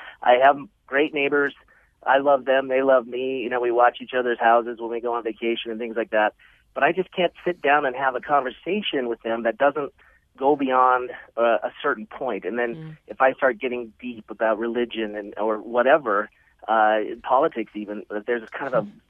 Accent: South Dakota, United States; also born or lived in Minneapolis, United States; I'm a non-Mormon. I grew up in South Dakota, Minneapolis, and so on.

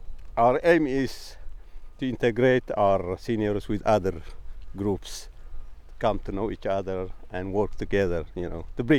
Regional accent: Ethiopia; Ethiopia. Everything is good here, I can say.

